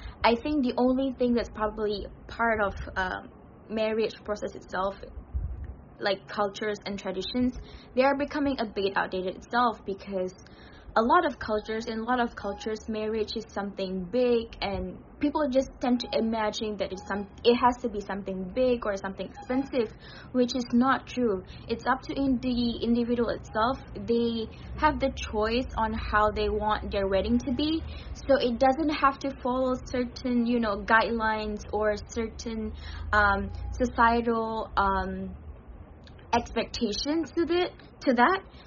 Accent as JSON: {"language": "English", "country": "Malaysia", "said": "I'm from Malaysia."}